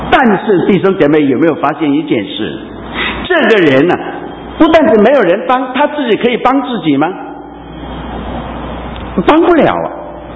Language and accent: Chinese; China; now in United States; 不，我们中国人呢，我们中国人就喜欢这么自大，人定胜天。